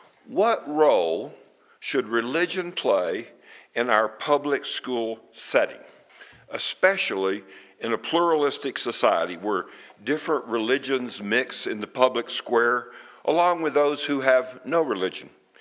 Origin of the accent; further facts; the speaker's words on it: Texas, United States; In my home state of Texas, the legislature passed a law